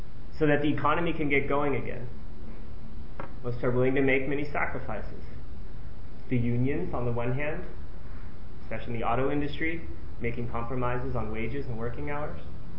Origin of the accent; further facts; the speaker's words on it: California, United States; I'm actually from California. It's nice to be able to do politics in my own state.